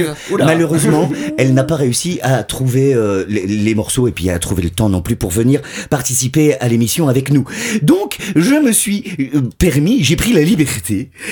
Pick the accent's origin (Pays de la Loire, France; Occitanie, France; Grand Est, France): Grand Est, France; accent: Lorraine; excusez mon accent lorrain hein, les amis